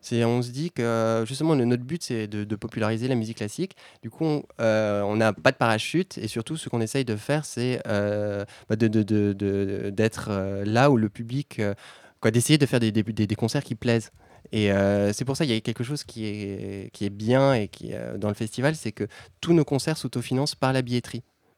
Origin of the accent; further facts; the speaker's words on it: Le Chalard, Nouvelle-Aquitaine, France; Oui, moi je suis originaire du Limousin au Chalard, qui est une petite commune vraiment au milieu du Limousin.